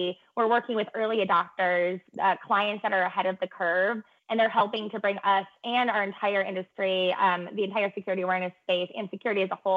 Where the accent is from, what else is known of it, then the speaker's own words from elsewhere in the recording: Michigan, United States; I'm just going to add on, I grew up in Michigan. I'm used to this type of response.